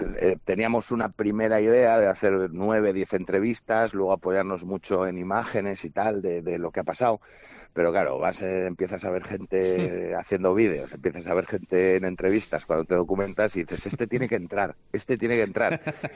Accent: Catalonia, Spain; moved away; Yo soy catalán. Yo marché de allí en el 93.

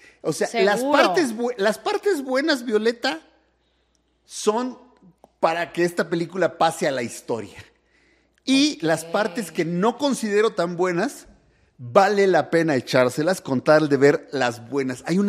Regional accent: Michoacán, Mexico; que yo veía cuando era niño y vivía en Michoacán

